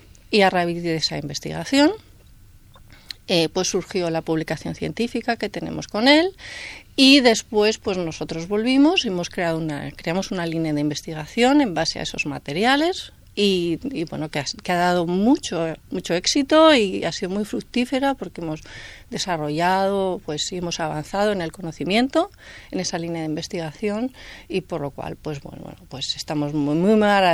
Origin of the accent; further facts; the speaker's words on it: Castile and León, Spain; now in Elche, Spain; yo llevo aquí en Elche, no soy de Elche, soy segoviana, pero ya me siento de Elche, sí.